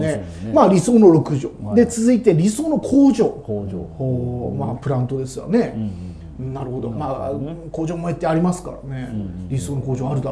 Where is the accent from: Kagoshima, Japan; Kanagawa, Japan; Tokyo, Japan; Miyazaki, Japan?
Kagoshima, Japan; そうそうそう、鹿児島、岸島に、